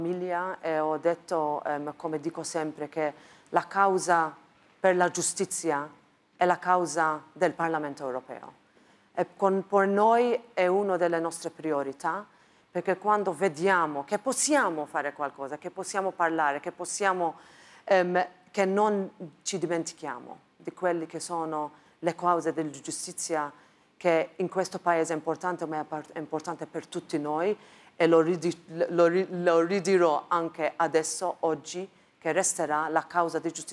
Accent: Malta; Italian is a second language; anche nel mio paese, che avevamo una giornalista, Daphne Caruana Galizia

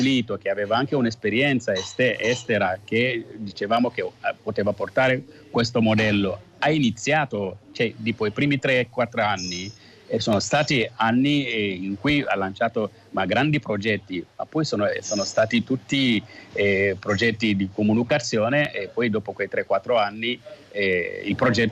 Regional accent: Guinea; questo è il momento in cui si può partecipare allo sviluppo del mio paese. E questa speranza è stato proprio completamente tradito, cioè, lo dico da guineano

